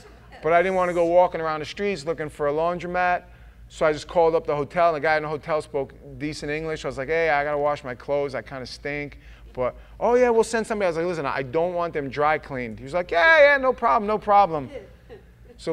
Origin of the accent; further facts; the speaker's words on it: United States; And I, as an American, I felt, there was this weird thing that happened to me.